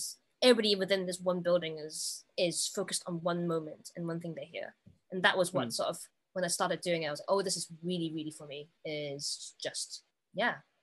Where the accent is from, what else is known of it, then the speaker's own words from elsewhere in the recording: Hong Kong; I grew up in Hong Kong.